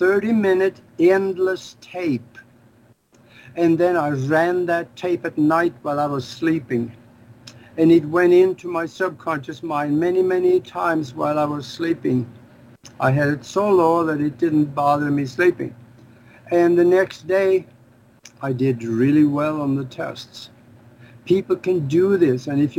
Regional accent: Norway; English is a second language; now in United States; I came over from Norway to the United States. And I had a little bit of a language problem.

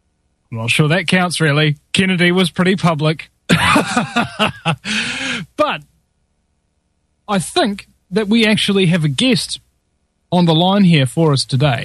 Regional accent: New Zealand; I'm a Kiwi.

